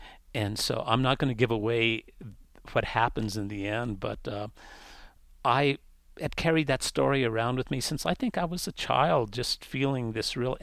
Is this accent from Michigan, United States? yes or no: no; Santa Fe, New Mexico, United States; I wrote a book about growing up in Santa Fe and the Fiesta, and it was published by the Museum of New Mexico Press